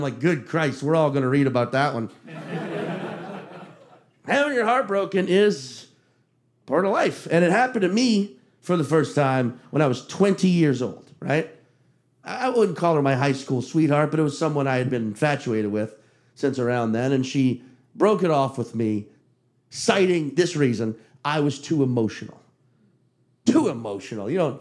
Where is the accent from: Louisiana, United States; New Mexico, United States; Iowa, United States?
Louisiana, United States; Chalmette; born or raised there